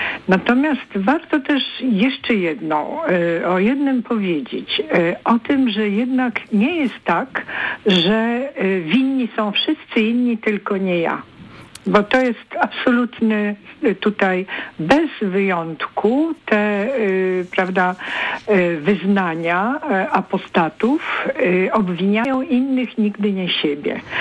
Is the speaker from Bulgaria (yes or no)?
yes; Bulgaria; Polish is a second language; Ja się wychowywałam w kraju ateistycznym, bardzo w Bułgarii